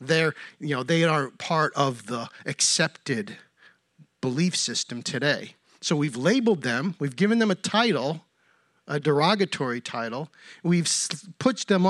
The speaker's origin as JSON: {"language": "English", "region": "New York", "country": "United States", "said": "And sometimes I tell them, no, I'm from the state of New York."}